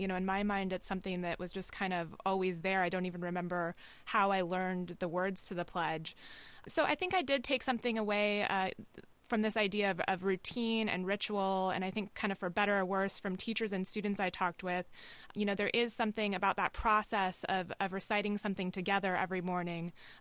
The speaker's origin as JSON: {"language": "English", "town": "Anchorage", "region": "Alaska", "country": "United States", "tie": "born or raised there", "said": "I grew up in Anchorage, Alaska, and at my elementary school, there were two students who were selected"}